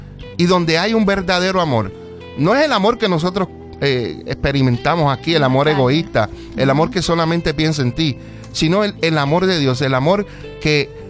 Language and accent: Spanish; Juana Díaz, Puerto Rico; also born or lived in Ponce; Yo quiero decir algo, yo soy puertorriqueño. Nacido en Ponce, pero me crié en Juana Díaz, soy del barrio Lomas